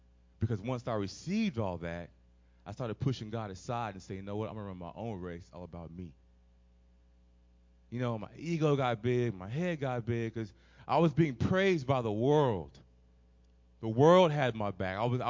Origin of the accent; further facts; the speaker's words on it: Dallas, Texas, United States; I was telling Pastor in his office, I grew up in Dallas, Texas.